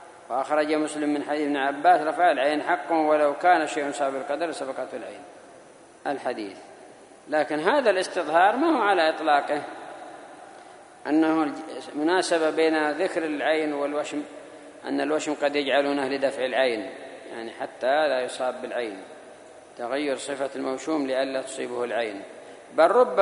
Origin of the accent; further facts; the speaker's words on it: Yemen; وبالأخص عندنا في اليمن